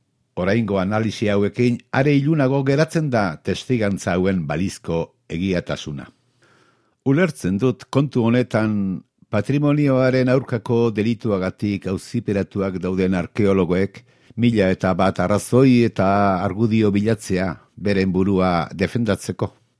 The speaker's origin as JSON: {"language": "Basque", "region": "Basque Country", "country": "Spain", "said": "Arabako euskalduna naizen aldetik, izugarri postuko nintzateke erromatarren garaiko euskarazko testigantzak aurkituko balira."}